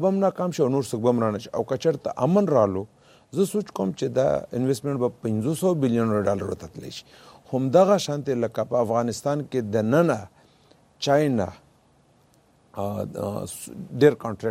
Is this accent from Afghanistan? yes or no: no; Pakistan; now in Washington, United States; زه خو په دې باندې فخر کوم ځکه چې زه پاکستانی یم